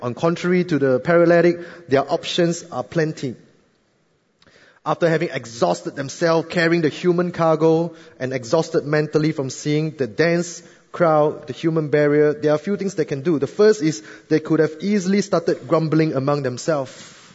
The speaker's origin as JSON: {"language": "English", "country": "Singapore", "said": "And being a Singaporean, I say, oh, what do you want me to do?"}